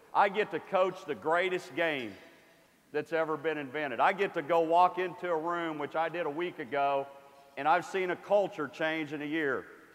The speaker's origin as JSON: {"language": "English", "region": "Kansas", "country": "United States", "tie": "born or raised there", "lives_now": "Minnesota, United States", "said": "I grew up in Kansas. It was always Kansas and K-State, Iowa and Iowa State."}